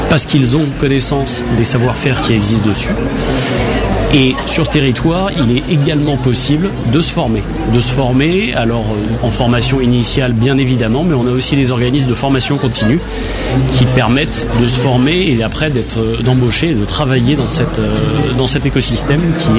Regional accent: Paris, Île-de-France, France; je suis parisien

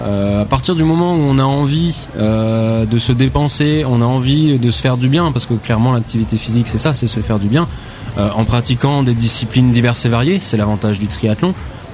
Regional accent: Angoulême, Nouvelle-Aquitaine, France; moi, j'ai longtemps fait de l'aviron quand j'étais jeune sur Angoulême.

